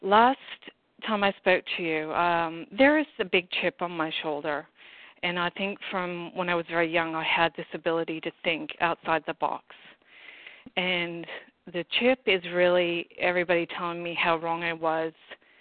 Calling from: Australia; I'm calling from Australia.

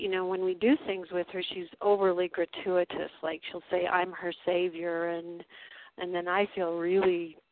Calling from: Colorado, United States; from Colorado.

